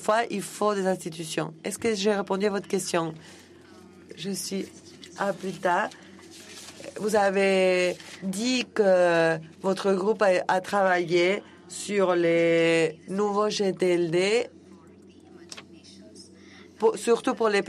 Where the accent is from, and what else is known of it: Bhutan